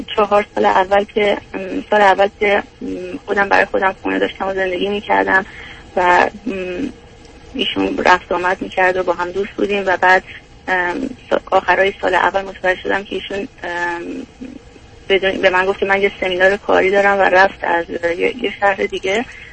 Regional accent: Iran; moved away as an adult; now in United States; من از 20 سالگی از ایران اومدم بیرون، بعد رفتم یک کشور اروپایی درس خوندم و 9 سال اونجا بودم و بعد از طریق ازدواج اومدم آمریکا.

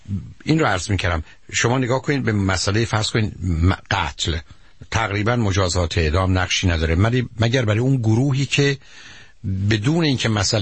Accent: Iran; moved away; 36 سال اینجا زندگی میکنم، حرکت میکنم، چون من شهر رو میشناسم فکر کنم شهر رو منو میشناسه. بنابراین ما که از ایران آمدیم

